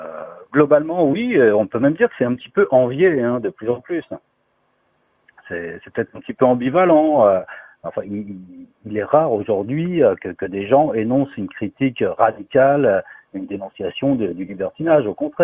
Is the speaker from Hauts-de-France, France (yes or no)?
yes; Hauts-de-France, France; Ah, d'accord, bon, bah, moi de l'Aisne.